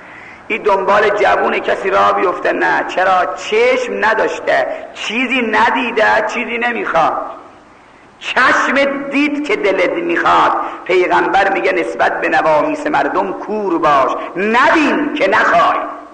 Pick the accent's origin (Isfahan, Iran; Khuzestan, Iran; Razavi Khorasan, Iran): Razavi Khorasan, Iran; Mashhad; now in Tehran, Iran; من بچه ای مشهدم، خدا شاهده هر سال که از تهران میام مشهد